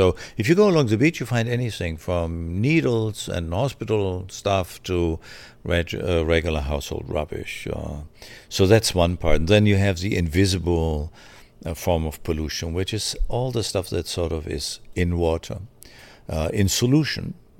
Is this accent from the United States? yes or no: no; Germany; I grew up in Germany.